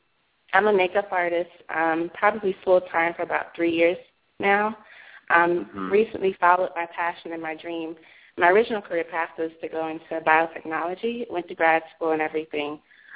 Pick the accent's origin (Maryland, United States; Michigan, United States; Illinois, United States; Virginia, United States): Maryland, United States; Silver Spring; from Silver Spring